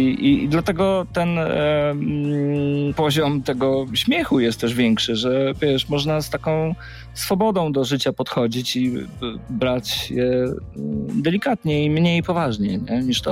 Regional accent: Płock, Masovian Voivodeship, Poland; bo ja pochodzę z Płocka

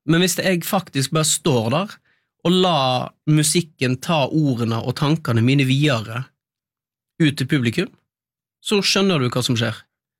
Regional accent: Øystese, Vestland, Norway; accent: Øystese dialect; de synger på min dialekt. For jeg har lest inn all teksten til koret, og til solisterne, og da har jo de lært seg. Så de synger på Øystese-dialekt.

